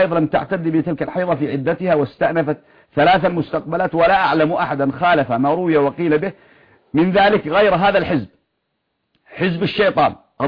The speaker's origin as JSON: {"language": "Arabic", "country": "Yemen", "said": "عندنا في اليمن جامعات ومدارس ومؤسسات"}